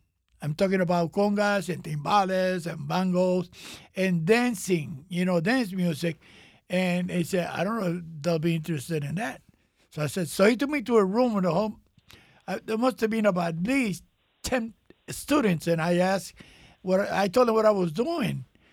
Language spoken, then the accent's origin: English; New York, United States; Because I came from New York, from Cortijo.